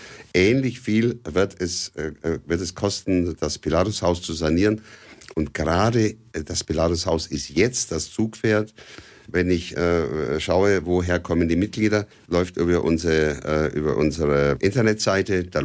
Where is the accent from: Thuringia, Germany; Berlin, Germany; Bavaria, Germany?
Bavaria, Germany; Arzberg; now in Nuremberg, Germany; ich stamme ganz woanders her, nämlich aus Oberfranken. Geboren in Arzberg, Oberfranken, als Flüchtlingskind, darf man so sagen, nach dem Krieg. Und bin dann 65 nach Nürnberg gekommen und bin in der Südstadt gelandet und fühlte mich so als Südstädter.